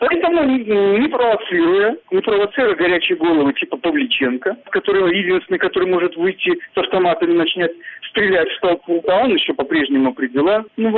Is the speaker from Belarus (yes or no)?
yes; Belarus; я, как все белорусы, выживаю